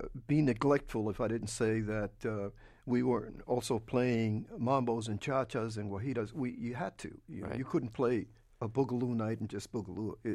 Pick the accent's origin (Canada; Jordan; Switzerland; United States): United States; New York; those kids who were born and raised in New York, or raised in New York, Latinos, mm-hmm. Puerto Ricans at that time, who were listening to the radio a lot. So during the time that I was growing up